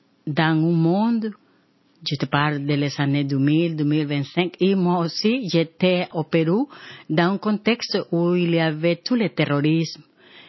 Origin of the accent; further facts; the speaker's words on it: Honduras; Je viens du sud de Honduras où est la chaleur à 40.